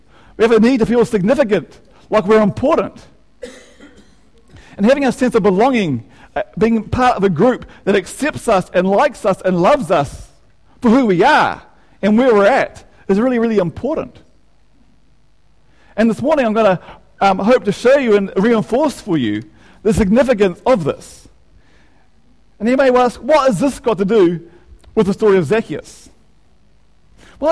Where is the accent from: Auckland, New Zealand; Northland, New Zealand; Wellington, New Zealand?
Auckland, New Zealand; Manurewa; I'm a white guy in Manurewa, and that's not that common these days. But the fact is, I grew up in Manurewa. I've been there for 40 years, and that's my home, and I feel comfortable there.